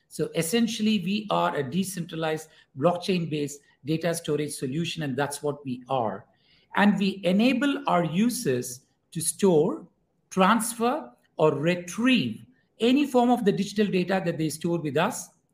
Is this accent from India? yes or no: yes; India; I'm from India.